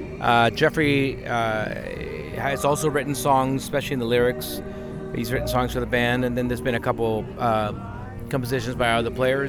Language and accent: English; Mexico City, Mexico; I grew up in Mexico City.